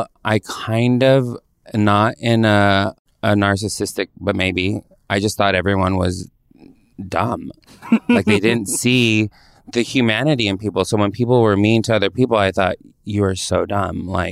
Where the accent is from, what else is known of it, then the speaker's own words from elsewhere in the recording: Visalia, California, United States; also born or lived in San Francisco Bay Area; I'm from Visalia, California. Well, originally from San Francisco and Oakland Bay Area. And then like around 12, 13, we moved to Central California, which was a big culture shock